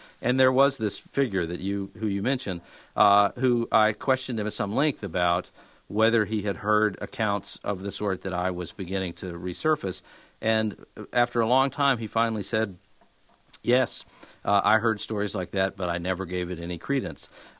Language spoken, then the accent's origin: English; Mississippi, United States; born there; I was born in the Mississippi Delta in the fall of 1964, just after Freedom Summer